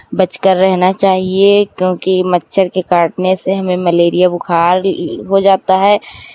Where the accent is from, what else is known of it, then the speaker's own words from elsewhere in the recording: Shravasti, Uttar Pradesh, India; मैं हरिहरपुर गांव जिला सरावस्ती की रहने वाली हूँ।